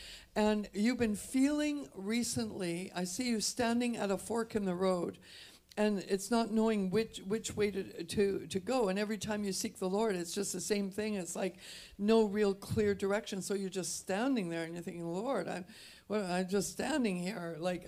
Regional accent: Canada; now in Phoenix, United States; I'm from Canada, and we have these things called geese.

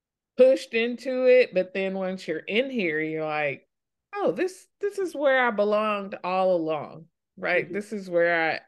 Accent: Texas, United States; It all sounds Canadian to me as a Texan, right?

